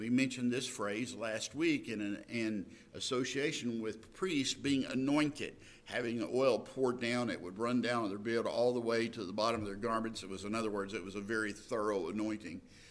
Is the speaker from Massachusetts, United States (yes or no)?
no; Texas, United States; moved away as an adult; The fact is, I came from East Texas up to this area, and I started looking for jobs as a bank teller.